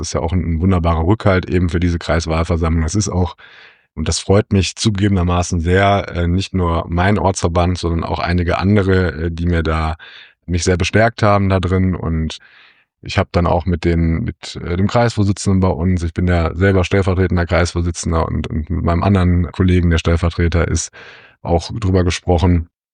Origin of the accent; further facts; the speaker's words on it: Pont, North Rhine-Westphalia, Germany; Da ist eben neben meinem Heimatort Pont auch Hartefeld, Fernum, Lüllingen und Wahlbeck dabei.